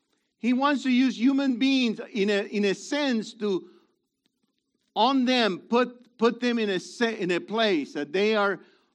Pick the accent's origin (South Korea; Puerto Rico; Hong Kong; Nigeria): Puerto Rico; I'm from Puerto Rico, so I'm a target